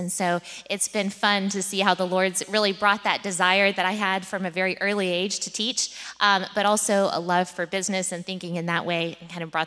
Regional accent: Oklahoma, United States; Well, so I grew up in Oklahoma

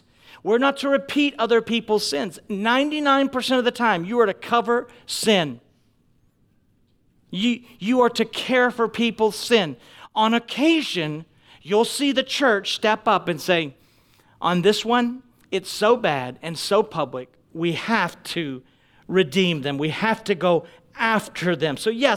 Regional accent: Maine, United States; I'm from New England, so I'm from Maine, all right? So we talk harsh.

